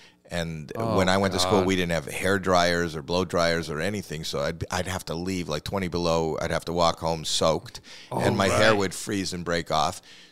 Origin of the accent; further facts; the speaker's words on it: Toronto, Ontario, Canada; I'm from Toronto, Ontario, Canada.